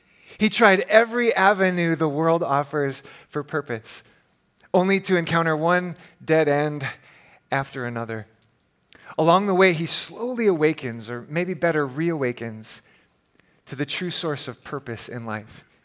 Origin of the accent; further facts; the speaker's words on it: Hawaii, United States; I grew up in Hawaii, which was a beautiful place to live. It was also a very difficult place for me to live.